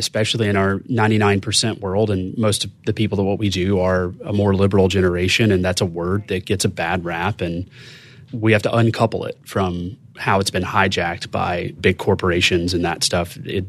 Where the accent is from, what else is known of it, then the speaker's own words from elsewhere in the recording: the South, United States; accent: Southern; I have a Southern accent. I'm from the South, and I'm not sheepish.